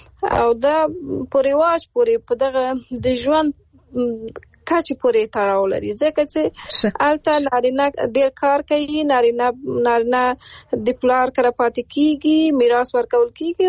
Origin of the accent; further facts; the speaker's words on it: Afghanistan; زه په افغانستان کې پیدا شوې او لویه شوې یم